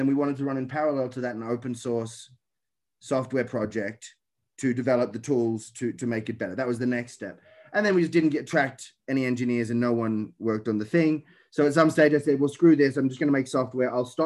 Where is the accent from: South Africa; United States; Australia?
Australia; Sydney, New South Wales; my mom was a public servant, my dad's a left-wing bookseller, and I grew up in the inner west of Sydney. So right in the sort of SBS left-wing demographic, right?